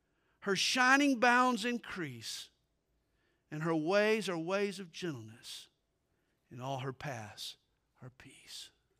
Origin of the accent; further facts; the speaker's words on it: United States; But we're also American citizens, and this presents a challenge.